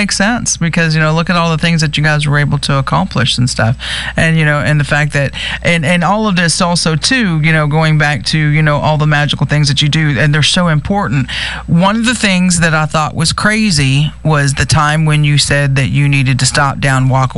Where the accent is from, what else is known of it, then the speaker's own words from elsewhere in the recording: Monroe, New York, United States; also born or lived in Goshen; I'm originally from New York. It's just been a long time since I've been there.